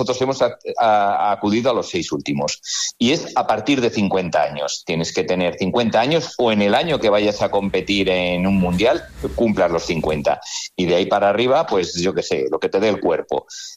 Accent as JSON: {"language": "Spanish", "town": "León", "region": "Castile and León", "country": "Spain", "said": "Nos reclaman en un sitio, nos reclaman en otro, bueno, pero somos de León."}